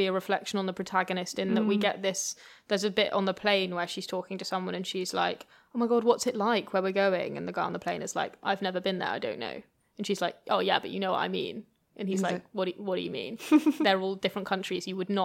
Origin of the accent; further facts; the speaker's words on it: United Kingdom; as a Brit